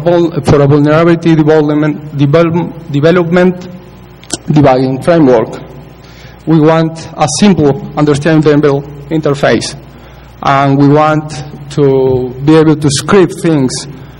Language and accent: English; Argentina; English is a second language; I'm from Argentina.